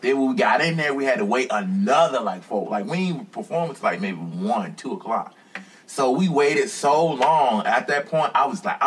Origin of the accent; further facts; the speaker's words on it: Richmond, Virginia, United States; As of right now, performance wise, I mean Richmond because it's my hometown.